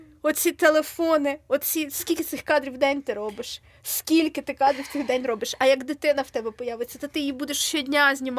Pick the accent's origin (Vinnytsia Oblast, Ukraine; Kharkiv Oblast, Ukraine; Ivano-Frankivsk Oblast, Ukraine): Vinnytsia Oblast, Ukraine; Vinnytsia; я з Замостя. З Варшави.